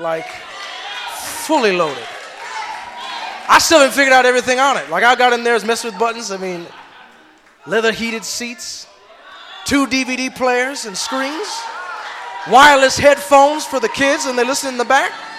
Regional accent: Benton Harbor, Michigan, United States; I looked at a dealership that was local in my hometown back in Benton Harbor, Michigan.

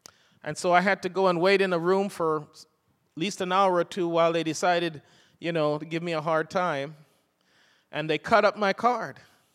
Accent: London, United Kingdom; now in United States; we grew up in London, England

